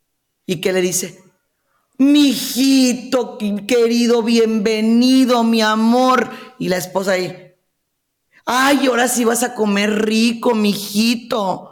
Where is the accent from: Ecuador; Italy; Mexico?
Mexico; Como mexicanos, así nos educaron.